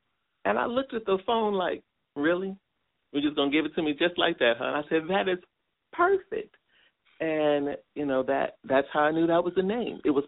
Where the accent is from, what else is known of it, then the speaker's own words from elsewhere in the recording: Milwaukee, Wisconsin, United States; at the time I was in my hometown, Milwaukee.